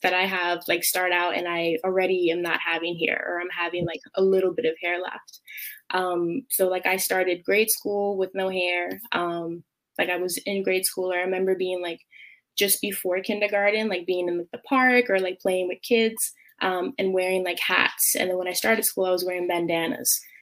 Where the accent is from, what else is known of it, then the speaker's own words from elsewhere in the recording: New York City, New York, United States; I was born and raised in New York City.